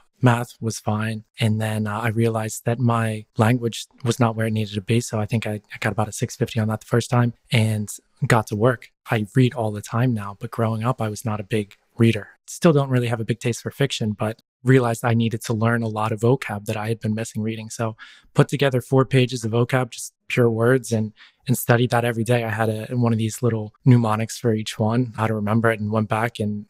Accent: Maryland, United States; So I grew up in Maryland, and in Maryland, there's a lot of these, you know, three-letter organizations there, in particular, the NSA.

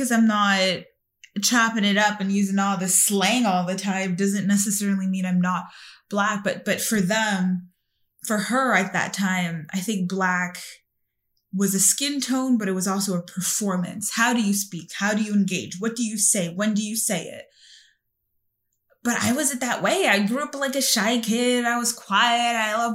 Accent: Brooklyn, New York, United States; I grew up in Brooklyn. In Brooklyn. And there is a way that people navigate blackness in Brooklyn through slang, through music, through style, through expression.

